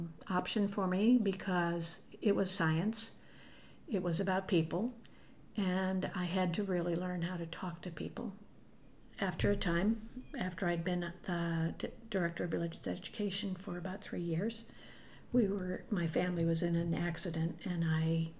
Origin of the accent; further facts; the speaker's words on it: St. Louis, Missouri, United States; also born or lived in Denver; I grew up in St. Louis. I was actually born in Denver, but my parents moved then from Denver back home to Brooklyn, where my next two brothers were born.